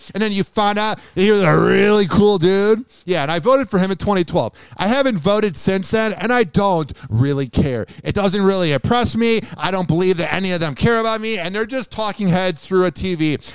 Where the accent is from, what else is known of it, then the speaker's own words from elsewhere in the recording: New York, United States; Yeah, my son's kind of a piece of shit because of me, because we're from New York and we take it way too seriously.